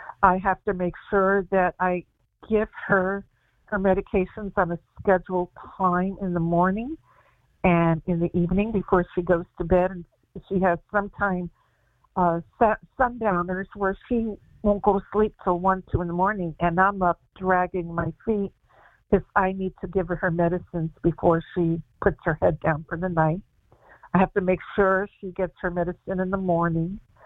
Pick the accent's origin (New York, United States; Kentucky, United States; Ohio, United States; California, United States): New York, United States; born there; But Mom, I'm an American. I was born in New York. I hardly know how to speak Spanish.